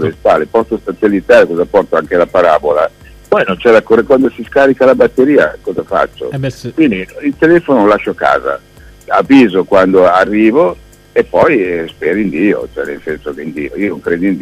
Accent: Milan, Lombardy, Italy; io sono nato a Milano in un quartiere dove c'è la via Stendhal

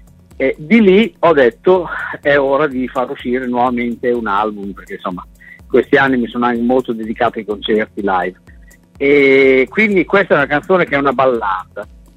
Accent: Emilia-Romagna, Italy; Io sono romagnolo e mi è venuto da scrivere questa canzone

